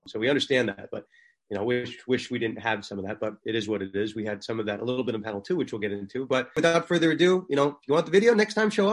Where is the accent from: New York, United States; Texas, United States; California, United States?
New York, United States; Dan and I are two lawyers. Dan's from Florida. I'm from New York.